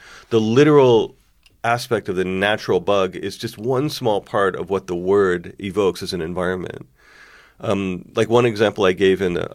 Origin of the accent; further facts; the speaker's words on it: Connecticut, United States; I'm from Connecticut, mm-hmm. where they just our cicadas are buzzsaws.